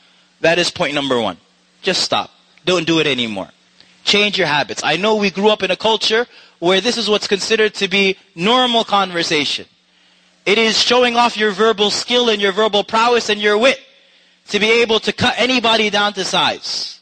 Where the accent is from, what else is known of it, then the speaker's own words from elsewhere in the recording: New York, United States; I am from New York